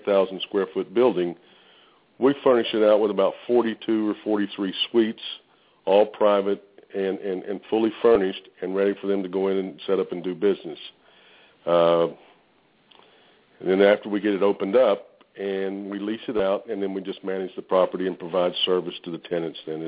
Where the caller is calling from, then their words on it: New Braunfels, Texas, United States; I'm calling right now from New Braunfels, Texas.